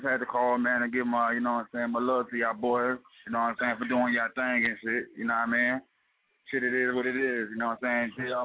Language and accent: English; Brooklyn, New York, United States; now in Jacksonville, United States; Man, I'm from Brooklyn, New York. But you know what I'm saying? I'm out here in Duval, Jacksonville, Florida.